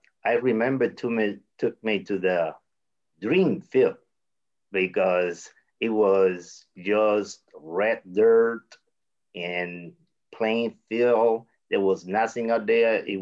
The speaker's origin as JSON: {"language": "English", "country": "Cuba", "tie": "born or raised there", "said": "Growing up in Cuba, your parents, the first thing to do is take you to the baseball field."}